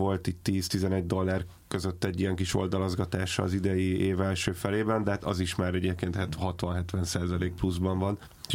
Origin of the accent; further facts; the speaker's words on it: Hungary; hogyha én magyarként nem tudok igénybe venni egy olyan szolgáltatást